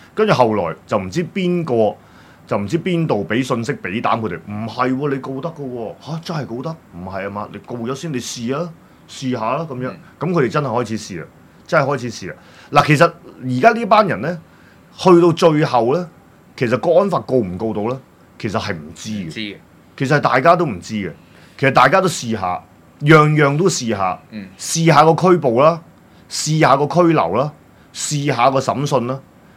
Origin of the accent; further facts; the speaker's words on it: Hong Kong; 譬如我哋香港人會熟悉啲嘅